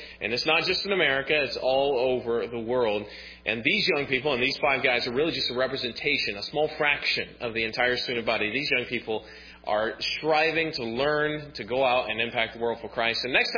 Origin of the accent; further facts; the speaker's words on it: Texas, United States; now in Southern California, United States; I was raised in Texas, and I've lived for the past 10 years in Southern California.